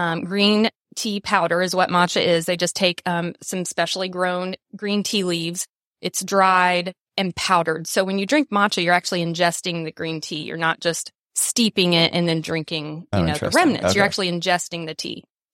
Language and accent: English; Indiana, United States; Well, I'm from Indiana. met my husband there as a teenager, and we've been together ever since.